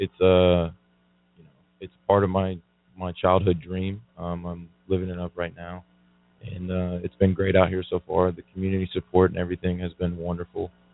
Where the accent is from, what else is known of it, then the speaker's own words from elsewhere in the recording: Kennesaw, Georgia, United States; I'm from Kennesaw, Georgia. You know, I grew up dreaming big, just like Coach talked about.